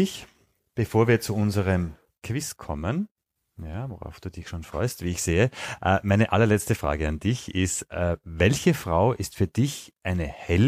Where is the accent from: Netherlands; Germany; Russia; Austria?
Austria; Graz, Styria; Ja, da kann ich tatsächlich als Grazer dagegen halten.